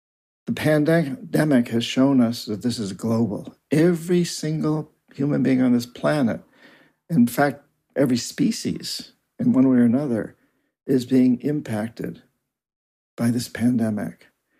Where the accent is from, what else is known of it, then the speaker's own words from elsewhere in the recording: New Hampshire, United States; including where I grew up in New Hampshire